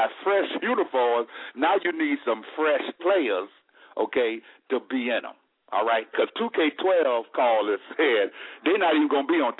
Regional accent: Charlotte, North Carolina, United States; Because listen, I'm from Charlotte.

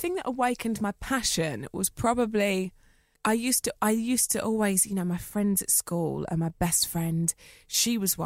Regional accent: East of England, United Kingdom; I grew up in Essex.

